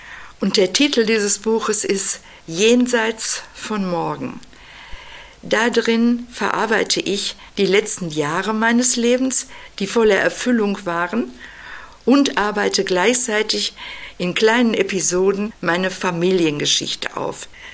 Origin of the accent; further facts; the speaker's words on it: North Rhine-Westphalia, Germany; die damalige Heimatzeitung in meiner Heimat im Sauerland geschickt